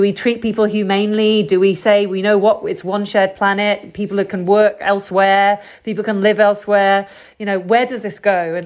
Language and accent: English; United Kingdom; okay, so I'm British